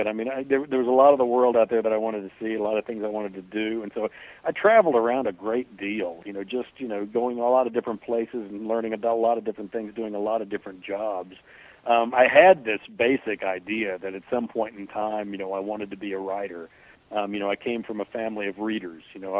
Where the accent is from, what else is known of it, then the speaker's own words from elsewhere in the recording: West Virginia, United States; born there; also born or lived in Montana / New Mexico; I was born in West Virginia, like that. But my father worked for AT&T, and so we moved around an awful lot of the country.